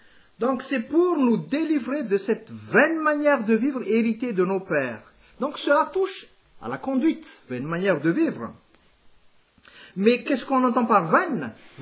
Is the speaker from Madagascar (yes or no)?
yes; Madagascar; Et permettez-moi de parler, en tant que malgache, de notre situation.